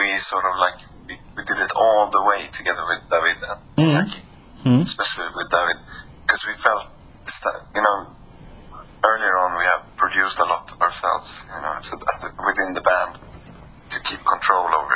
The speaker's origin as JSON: {"language": "English", "country": "Sweden", "second_language": "English", "said": "We are from Sweden"}